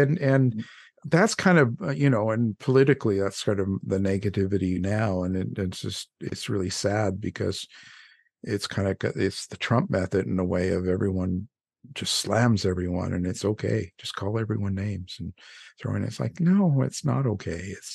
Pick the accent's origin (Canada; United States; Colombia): Canada; well, I'm just a Canuck. I'm from Kanakistan.